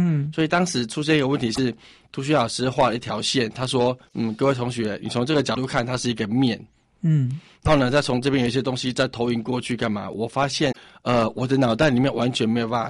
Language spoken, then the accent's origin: Chinese; Tainan, Taiwan; 因为我们住台南有一些汽车零件的那种喷漆厂